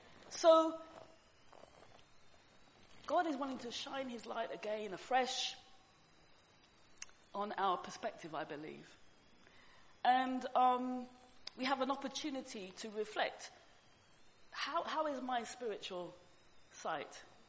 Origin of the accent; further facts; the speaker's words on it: Lewisham, London, United Kingdom; born there; Well, I was born in Lewisham, worked in Lewisham for a long time